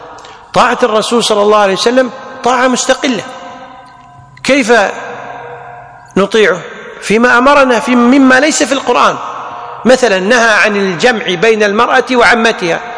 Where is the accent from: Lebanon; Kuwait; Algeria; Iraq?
Kuwait; أو بعض الناس عندنا بالكويت يسمونها التفلة